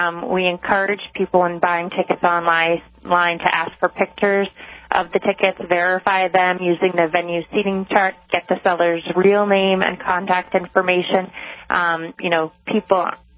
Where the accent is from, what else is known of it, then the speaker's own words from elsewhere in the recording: Boston, Massachusetts, United States; I'm a Bostonian, so I know these tickets are very difficult to get